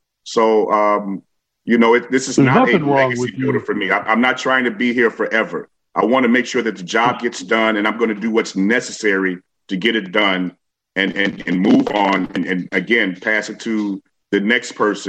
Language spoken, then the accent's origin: English; Chicago, Illinois, United States; I am a Chicagoan, and I think almost all Chicagoans want the same thing.